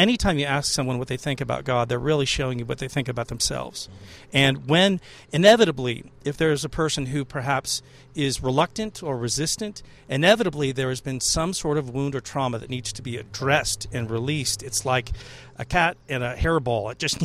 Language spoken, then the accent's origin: English; California, United States; what's valuable to me as a Californian who, you know, therefore kind of a lotus eater, we tend to forget our history on the West Coast